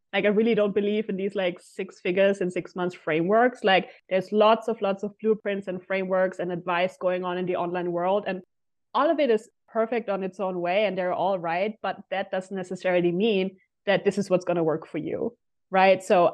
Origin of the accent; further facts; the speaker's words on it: Austria; English is a second language; So I'm from Austria. And currently I'm also at my family's place here in Austria